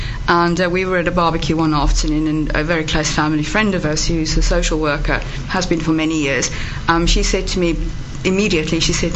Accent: Johannesburg, Gauteng, South Africa; now in United Kingdom; I'm from South Africa, Johannesburg originally.

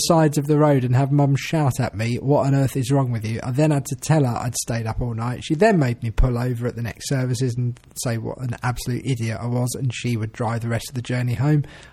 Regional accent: Greece; accent: Greek; They were proud of my Greek accent.

